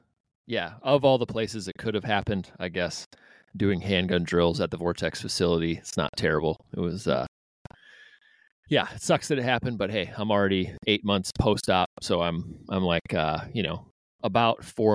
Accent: South Dakota, United States; Yeah, no, I grew up in the Dakotas, grew up in South Dakota, and then chose to go to North Dakota State University based on proximity to good duck hunting.

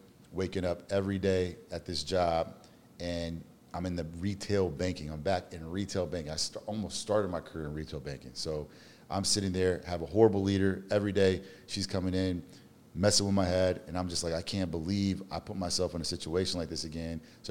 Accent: Washington, District of Columbia, United States; also born or lived in Mississippi / South Florida / Atlanta; now in Dallas, United States; I am originally from Washington, D.C., moved to Mississippi, grew up a little bit there, went to South Florida, grew up a little bit there, back to D.C., Atlanta. So I really lived most of my life in the southeastern region.

